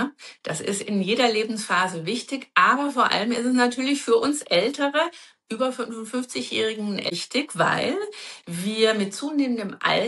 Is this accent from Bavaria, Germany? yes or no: yes; Bavaria, Germany; Ich bin ja auf dem Land im Dorf aufgewachsen, im Bayerischen Wald.